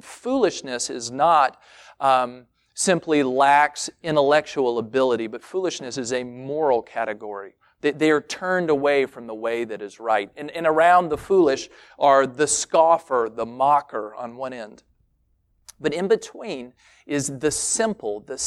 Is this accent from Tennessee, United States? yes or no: yes; Tennessee, United States; I grew up in Tennessee, and there was some kind of rule where you could, at certain times of the year, you could buy fireworks, but you couldn't fire them off